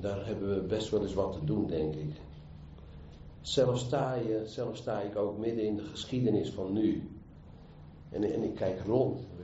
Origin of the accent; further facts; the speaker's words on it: Hazerswoude-Dorp, South Holland, Netherlands; born there; Ik herinner mij in de geboorteplaats waar ik geboren ben, Hazenswoude dorp, hier vlakbij. Ik ben na de oorlog geboren, ben van 47.